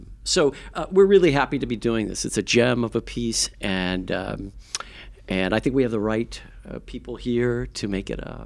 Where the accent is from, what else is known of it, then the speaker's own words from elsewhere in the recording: Iowa City, Iowa, United States; And we're both from Iowa City.